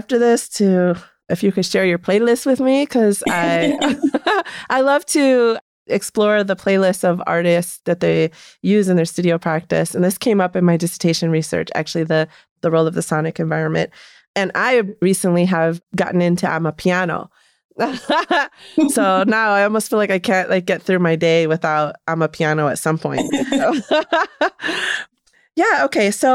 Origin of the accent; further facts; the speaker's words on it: Rochester, New York, United States; I'm going to give a shout out to my hometown, Rochester, New York, where he lay.